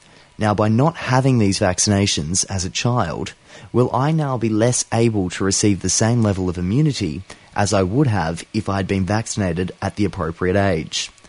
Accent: Australia; Hi there, skeptics. … from Australia.

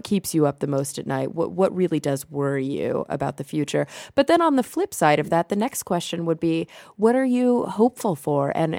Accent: Texas, United States; I'm a Texan, I eat red meat constantly

